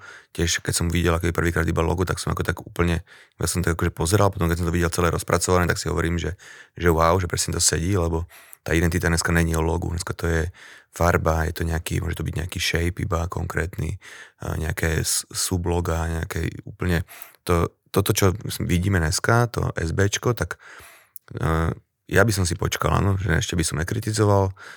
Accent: Záhorie, Slovakia; ja som Záhorák

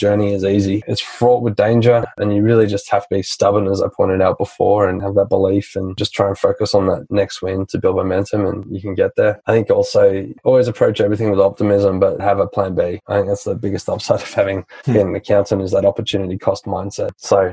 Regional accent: Australia; I'm from Australia. We're always on a beach. We're a big island. We're surrounded by it.

